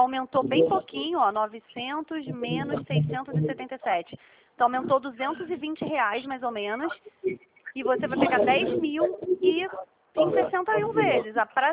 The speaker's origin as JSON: {"language": "Portuguese", "region": "Rio de Janeiro", "country": "Brazil", "said": "eu sou aqui do Rio de Janeiro."}